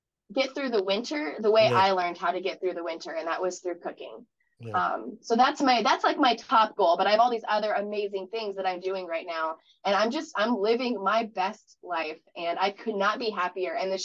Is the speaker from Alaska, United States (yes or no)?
yes; Alaska, United States; I'm supposed to use the king crab. I'm from Alaska.